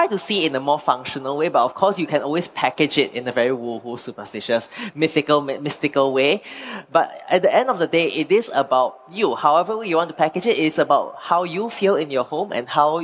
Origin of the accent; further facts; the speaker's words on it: Singapore; I'm from Singapore